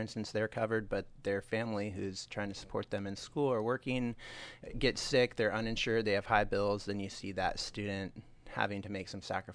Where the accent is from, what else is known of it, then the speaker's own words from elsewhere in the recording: Gig Harbor, Washington, United States; now in Tacoma, United States; I grew up in Gig Harbor, attended Washington State University, go Cougs.